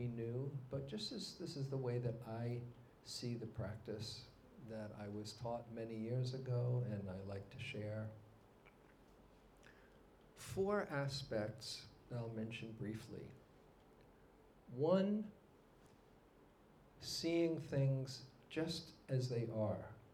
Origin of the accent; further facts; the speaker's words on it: New York City, New York, United States; I grew up in New York City, where people often live in superlatives.